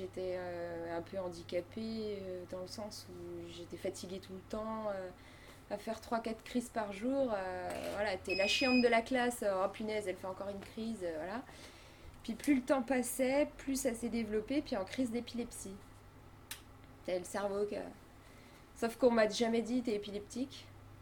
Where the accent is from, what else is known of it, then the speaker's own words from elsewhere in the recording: Varois-et-Chaignot, Bourgogne-Franche-Comté, France; also born or lived in Dijon; je suis née à Dijon. J'ai habité à Varoix pendant 31 ans. Non, un petit peu moins parce que je suis partie de chez mes parents entre-temps